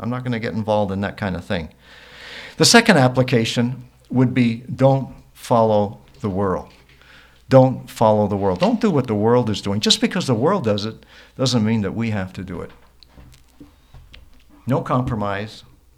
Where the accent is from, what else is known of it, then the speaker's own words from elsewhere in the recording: Canada; Maybe it was growing up in Canada.